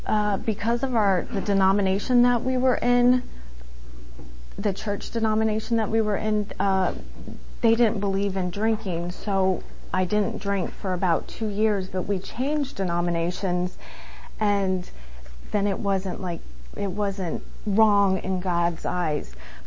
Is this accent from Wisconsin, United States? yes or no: no; Buffalo, New York, United States; born there; I was born in Buffalo, New York, but I moved around a lot because I was a Navy brat.